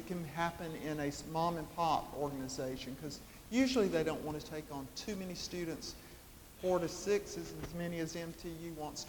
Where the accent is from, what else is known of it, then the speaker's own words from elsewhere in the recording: South Carolina, United States; I grew up in Saluda County and still live there, one of the plaintiff districts.